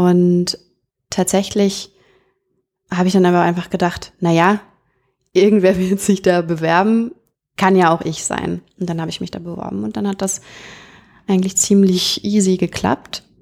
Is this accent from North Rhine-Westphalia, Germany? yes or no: yes; North Rhine-Westphalia, Germany; Weil es halt bei uns in NRW, in der Kleinstadt, in der ich aufgewachsen bin, einfach keine Eishalle gab.